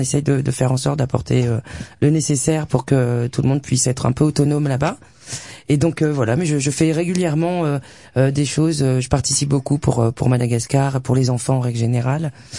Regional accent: Brittany, France; born there; je suis née en Bretagne. Je n'ai pas la culture malgache en moi. Enfin, je l'ai dans mes gènes

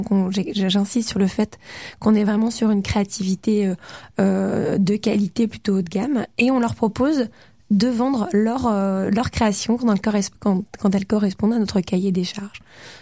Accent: Hauts-de-France, France; Moi, je suis originaire du Nord, je suis fille d'agriculteur, donc ça veut dire que j'ai grandi à la campagne. J'ai grandi dans un univers réellement connecté à la nature.

